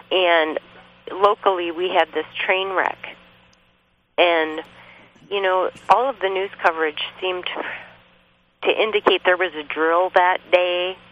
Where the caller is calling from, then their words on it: Olympia, Washington, United States; I'm calling from Olympia, Washington.